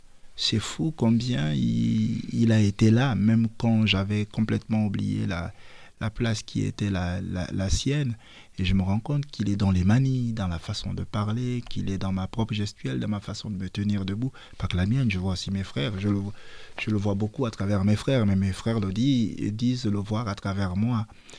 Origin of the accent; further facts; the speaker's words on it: Mouila, Ngounié, Gabon; lorsque j'écris que je viens de Mouila